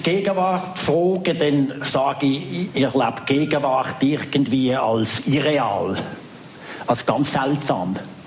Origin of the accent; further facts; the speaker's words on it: Binningen, Basel-Landschaft, Switzerland; Ich bin in Binnigen aufgewachsen. Und warum bin ich in Baselbiet aufgewachsen? Weil 1947 haben meine Eltern geheiratet und zufälligerweise ist die Wohnung, die sie gefunden haben, auf der Baselbieter Seite vom Dorenbächle gelegen.